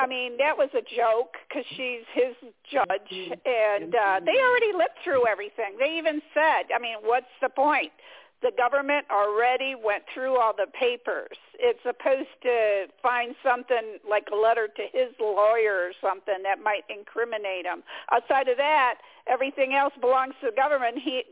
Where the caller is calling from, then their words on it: Michigan, United States; from Michigan.